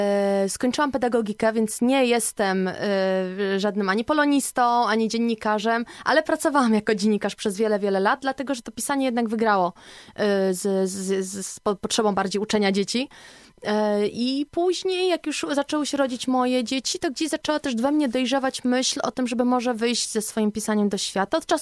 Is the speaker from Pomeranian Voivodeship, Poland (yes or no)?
yes; Pomeranian Voivodeship, Poland; Ja zawsze wiedziałam, że jestem Kaszubką